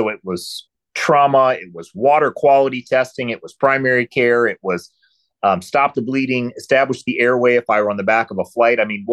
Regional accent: Michigan, United States; So I grew up in West Michigan. I've always considered myself a West Michigander.

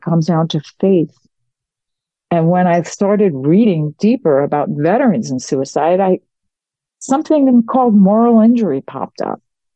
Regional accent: United States; And as an American, as a mother, I said, "I have to do something.

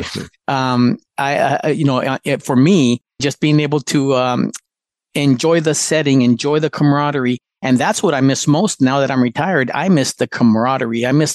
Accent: Douglas, Arizona, United States; I currently live in California, but I grew up in Douglas, Arizona.

